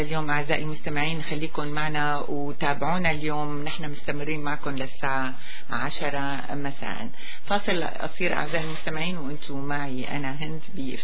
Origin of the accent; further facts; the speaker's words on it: Syria; now in Canada; ينتابنا نحن السوريون اليوم